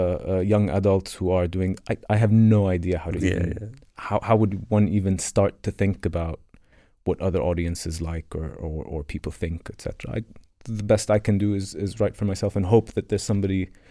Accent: Amman, Amman Governorate, Jordan; I grew up in Amman. It's a quiet... it's a quiet place, really, for the most part

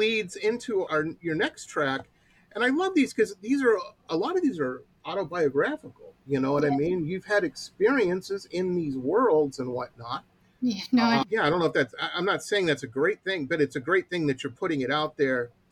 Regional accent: Detroit, Michigan, United States; And I grew up in Metro Detroit, which was a rough town.

